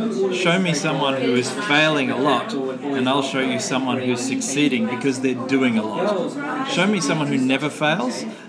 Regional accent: Melbourne, Victoria, Australia; Melbourne originally.

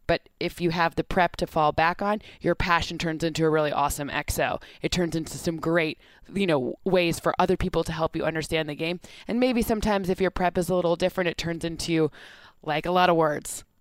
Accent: Michigan, United States; I mean, I'm from Michigan.

